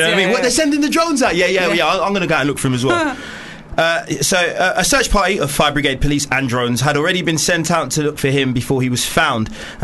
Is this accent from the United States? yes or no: no; Nigeria; Don't embarrass yourself. Don't embarrass yourself. That's rule number one of being a Nigerian.